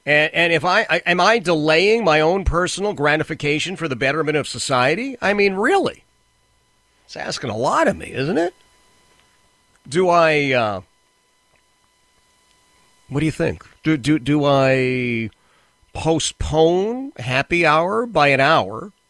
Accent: Philadelphia, Pennsylvania, United States; No, that was the motto when I was growing up in Philadelphia.

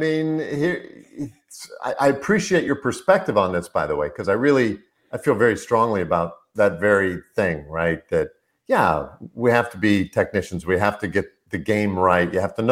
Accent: Nebraska, United States; look, I'm a huckleberry, you know, I grew up in Western Nebraska.

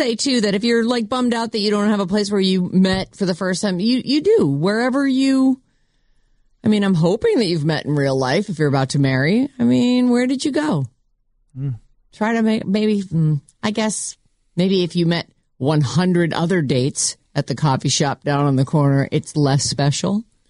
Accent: East Coast, United States; For us growing up, it was I grew up on the East Coast. All my family was there. We had a big cousin group and that was it.

